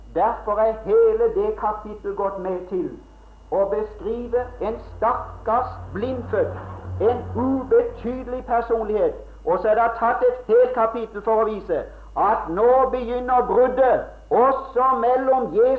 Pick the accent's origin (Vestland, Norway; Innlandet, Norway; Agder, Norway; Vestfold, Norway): Agder, Norway; Mosby; accent: Mosby dialect; Jeg er født i Mosby-dialekten.